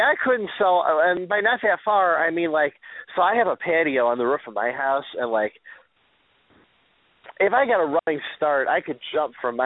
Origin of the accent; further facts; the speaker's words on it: Indiana, United States; I am originally from Northwest Indiana. I went to St. Mary's Catholic Elementary in Griffith, Indiana